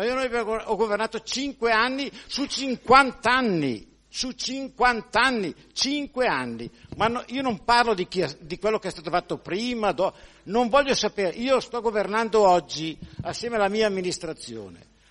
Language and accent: Italian; Orzinuovi, Lombardy, Italy; Io sono un cittadino orceano, sono nato a Orzinuovi